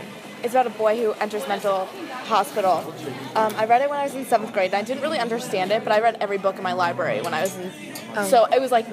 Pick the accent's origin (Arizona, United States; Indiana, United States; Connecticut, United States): Connecticut, United States; I'm from Connecticut.